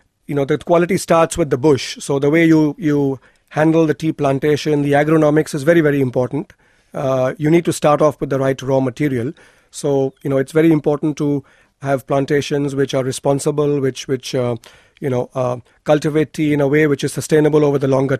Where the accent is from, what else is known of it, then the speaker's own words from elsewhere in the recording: Mumbai, Maharashtra, India; So I'm from India. I was born and brought up in Bombay, which is an urban city. But having said that, yes, I've spent time in the northern part of the country, the southern part of the country